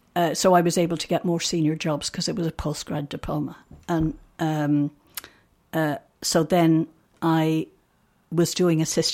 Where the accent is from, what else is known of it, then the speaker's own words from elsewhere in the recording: Limerick, Munster, Ireland; Corbally, the estate where I grew up in Limerick.